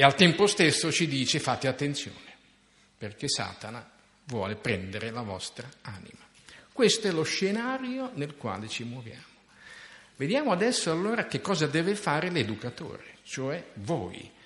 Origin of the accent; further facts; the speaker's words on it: Bologna, Emilia-Romagna, Italy; Comunque, sono bolognese, quindi a Bologna frequentavo la mia parrocchia.